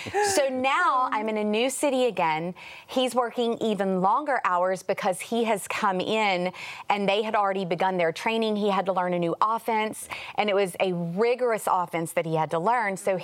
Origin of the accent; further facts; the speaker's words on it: Louisiana, United States; now in Cleveland, United States; He's originally from Texas. I'm from Northwest Louisiana, so he just tells me to say I'm from Texas because it's really close. So we moved to Cleveland, Ohio